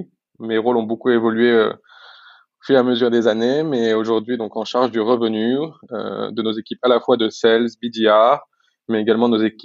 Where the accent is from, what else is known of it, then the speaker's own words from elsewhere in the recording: Paris, Île-de-France, France; Alors, grandi à Paris, né à Paris également